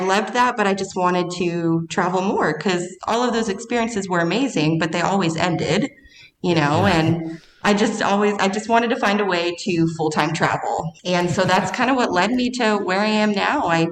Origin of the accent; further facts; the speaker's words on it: Grand Prairie, Texas, United States; I was a kennel tech just at a tiny clinic in my hometown in Grand Prairie, Texas.